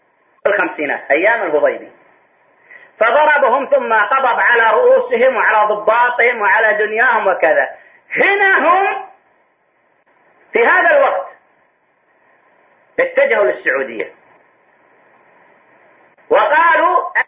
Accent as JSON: {"language": "Arabic", "country": "Saudi Arabia", "said": "وكانت الجامعات عندنا في السعودية في بدايتها"}